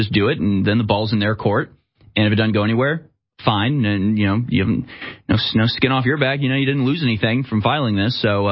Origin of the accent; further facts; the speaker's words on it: United States; because I'm American and not Mexican